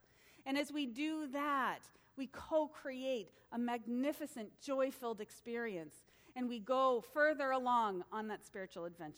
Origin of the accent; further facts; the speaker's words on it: Boston, Massachusetts, United States; born there; Don't hate me. I can't help it. I was born in Boston.